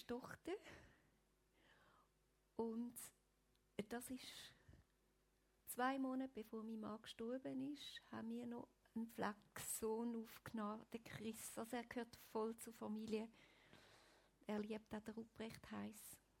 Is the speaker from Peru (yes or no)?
no; Basel-Landschaft, Switzerland; Ich bin aufgewachsen im Baselbiet. Dann sind wir nach Pfäffiken, Schweiz, gezügelt. Und ich bin in einem nicht christlichen Umfeld aufgewachsen.